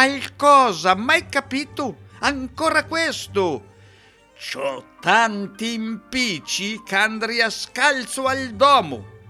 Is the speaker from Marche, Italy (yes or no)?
yes; Ancona, Marche, Italy; sono d'Ancona